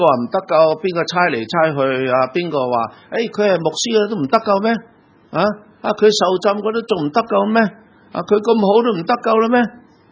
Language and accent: Cantonese; Hong Kong; 你知道我哋香港人咧好唔习惯睇书